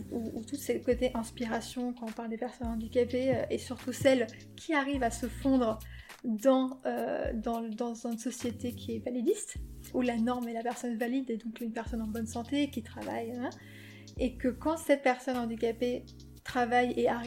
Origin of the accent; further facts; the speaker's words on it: Paris, Île-de-France, France; Moi, je suis née à Paris avec ma sœur et j'ai vécu ici depuis que je suis née.